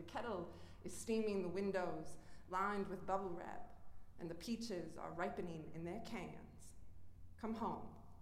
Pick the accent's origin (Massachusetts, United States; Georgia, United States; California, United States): California, United States; I grew up in the Bay Area in like a working class aesthetic